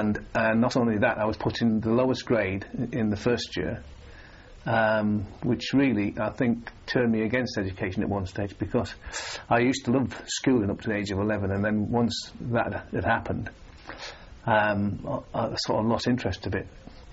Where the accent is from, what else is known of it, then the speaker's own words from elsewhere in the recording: Bishop Auckland, North East England, United Kingdom; also born or lived in Sedgefield; I was born there, but I used to live in a town called Bishop Auckland. That's where my family were. And I was one of seven, one sister and six brothers, and five brothers.